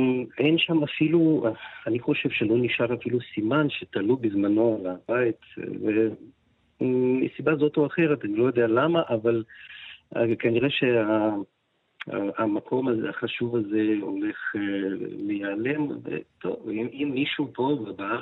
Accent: Zhytomyr, Zhytomyr Oblast, Ukraine; moved away as an adult; now in Israel; עליתי ב-1990 בדיוק, עליתי עד גיל 18, בעצם גדלתי בז'יטומיר, וכן, למדתי אוקראינית וספרות אוקראינית, גרתי בקרב חברים אוקראינים

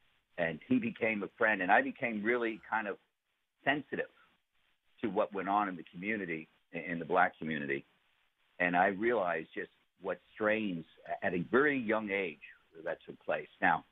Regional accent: Brentwood, New York, United States; I grew up in Brentwood, Long Island, which was one of the, not a very, you know, good neighborhood. We were pretty poor.

